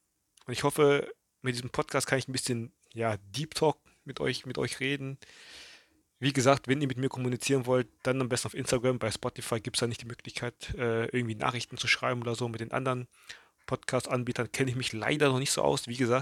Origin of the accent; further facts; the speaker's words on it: Thailand; German is a second language; now in Germany; Ich als Thailänder